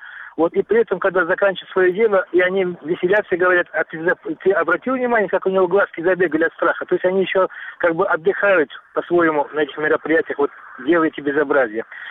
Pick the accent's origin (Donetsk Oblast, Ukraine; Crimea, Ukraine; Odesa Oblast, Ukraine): Crimea, Ukraine; Я сам тогда рос в Крыму, мне было 9 лет, когда мы сюда приехали в Крым, 69-й и дальше сюда вот годы.